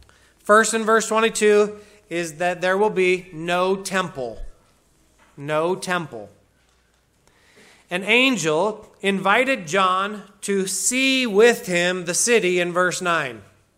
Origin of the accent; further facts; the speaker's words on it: Midwest, United States; I grew up in the Midwest where we had all the seasons, not just the one season of sun, like seemed to be in Santa Clarita.